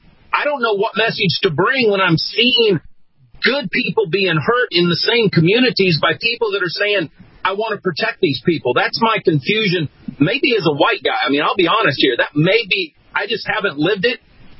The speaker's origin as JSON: {"language": "English", "town": "Kansas City", "country": "United States", "tie": "born or raised there", "said": "because I grew up in the 60s, so I got to, and I grew up in Kansas City, so I saw the same type of anger"}